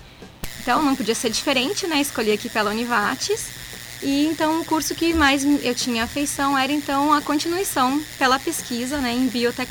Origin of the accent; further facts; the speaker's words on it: Lajeado, Rio Grande do Sul, Brazil; mas sou natural aqui de Lajeado.